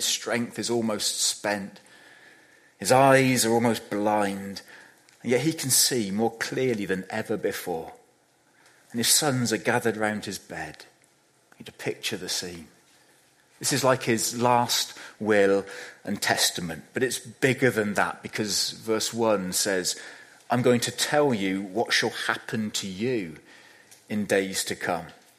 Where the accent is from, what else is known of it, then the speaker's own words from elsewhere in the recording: Bradford-on-Avon, South West England, United Kingdom; One of my friends who I grew up with in Bradford-on-Avon, who knew me better than most people